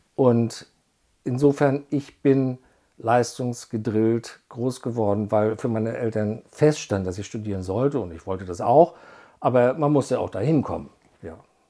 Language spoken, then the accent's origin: German; Berlin, Germany; Okay, ich bin aufgewachsen in Prenzlauer Berg, bin auch in Prenzlauer Berg zur Schule gegangen